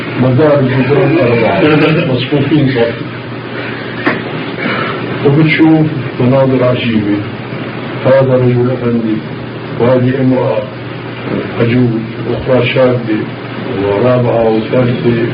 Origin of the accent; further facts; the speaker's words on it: Syria; وذكر لي بيته في المزرعة عندنا في الشام